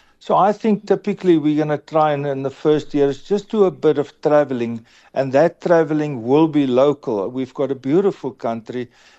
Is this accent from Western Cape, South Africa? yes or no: yes; Oudtshoorn, Western Cape, South Africa; now in George, South Africa; I grew up in the Karoo and Oudtshoorn.